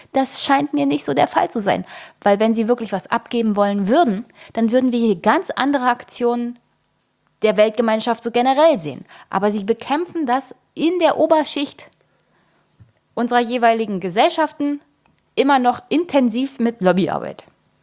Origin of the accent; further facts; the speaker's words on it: Germany; born there; Ich bin in der DDR geboren.